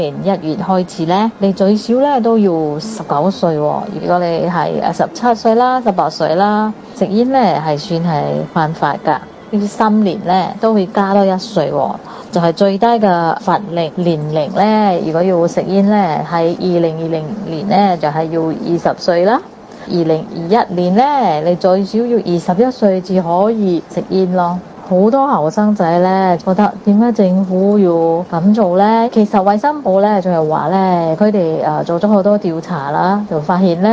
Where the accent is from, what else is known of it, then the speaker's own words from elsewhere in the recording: Singapore; 各位哥哥姐姐大家好，我是新加坡的